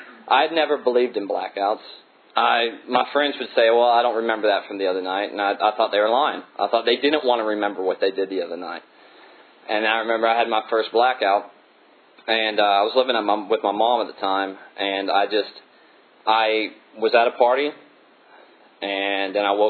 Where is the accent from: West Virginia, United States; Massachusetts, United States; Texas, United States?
West Virginia, United States; Huntington; I grew up in Huntington, West Virginia, and I love being from West Virginia because somebody's always got something to say about being from West Virginia.